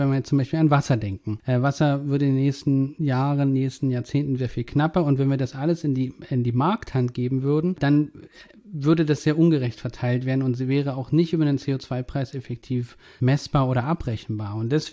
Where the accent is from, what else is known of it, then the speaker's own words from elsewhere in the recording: East Germany, Germany; ich bin ja in der DDR groß geworden.